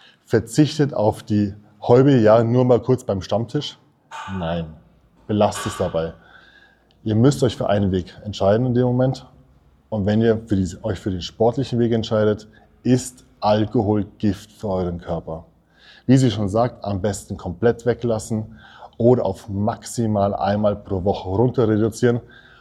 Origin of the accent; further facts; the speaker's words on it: Bavaria, Germany; ich bin Niederbayer. Ja, ich bin aufgewachsen mit der ganzen Geschichte.